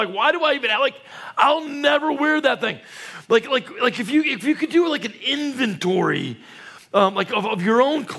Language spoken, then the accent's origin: English; Chicago, Illinois, United States; And I'm from Chicago.